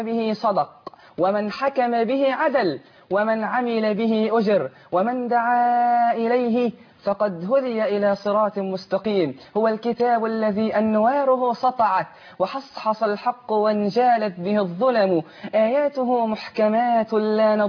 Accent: Mit El Ezz, Egypt; كتاب قريتي ميت العز

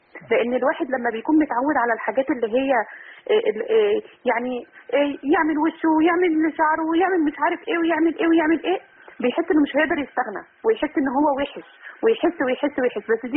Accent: Saudi Arabia; من السعودية.

